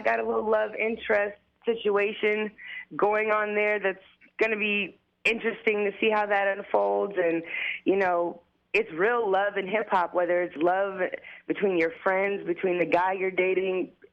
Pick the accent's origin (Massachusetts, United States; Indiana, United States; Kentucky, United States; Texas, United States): Texas, United States; got to come off ripping from my hometown, because at the end of the day, I am the only cast member on there representing Texas.